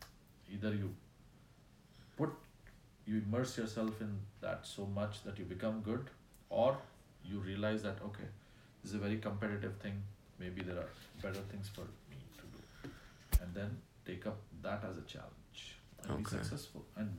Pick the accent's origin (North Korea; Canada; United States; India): India; Kolkata, West Bengal; born there; I was born in 1972 in one of India's most populated cities, Calcutta.